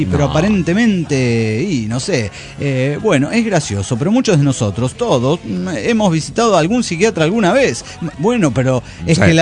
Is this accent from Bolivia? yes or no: yes; Bolivia; moved away; a cada uno que me cruzo y me dicen, ¿y tú de dónde eres? Yo decir, de Bolivia